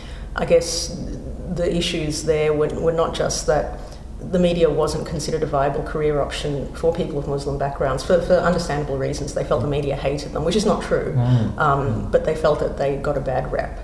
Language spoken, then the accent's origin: English; Australia; also born or lived in Jakarta, Indonesia; Yes, I was born in Jakarta. I moved to Australia when I was about 2 years old.